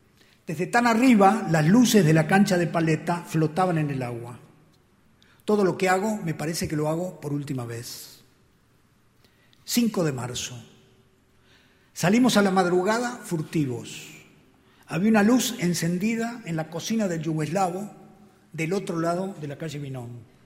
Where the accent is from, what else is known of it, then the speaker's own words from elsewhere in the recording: Adrogué, Buenos Aires Province, Argentina; born there; En marzo de 1957 abandonamos medio clandestinamente a Adrogué, un suburbio de Buenos Aires donde yo había nacido y donde había nacido mi madre, y nos fuimos a Mar del Plata, una ciudad que está a 400 kilómetros al sur de la provincia de Buenos Aires.